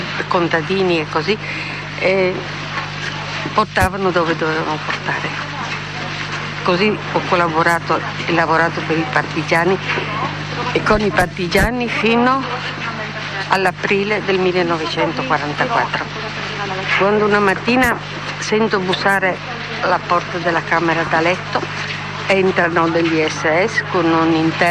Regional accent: Sant'Andrea, Friuli-Venezia Giulia, Italy; di Sant'Andrea, Gorizia, Friuli Venezia Giulia. Sono slovena, di origine slovena.

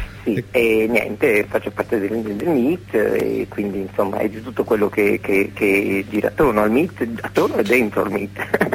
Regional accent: Ruvo di Puglia, Apulia, Italy; born there; now in Bologna, Italy; sono anche molto contenta di stare qui a Bologna, anche se io non sono bolognese, io sono nata in Puglia, in un paese che si chiama Ruvo di Puglia, a 30 km da Bari, ben 51 anni fa.

